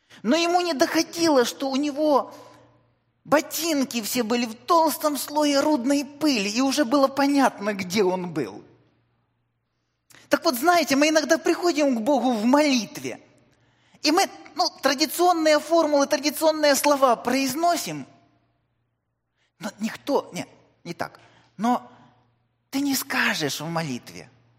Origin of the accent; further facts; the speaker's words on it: Kryvyi Rih, Dnipropetrovsk Oblast, Ukraine; born there; я родился в Кривом Роге, и у нас там много было карьеров, где открытым способом добывали руду, железную руду.